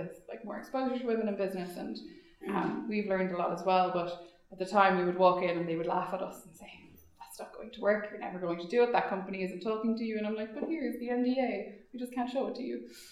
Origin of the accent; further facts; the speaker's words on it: Ireland; It's just as Irish people, I feel like we can't do.